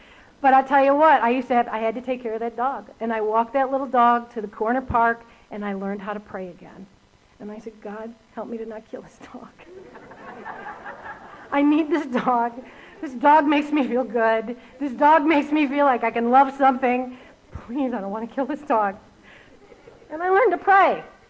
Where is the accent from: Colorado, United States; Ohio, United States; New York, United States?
Ohio, United States; Cleveland; I restarted at Cleveland State, my hometown, and I went over to Kent State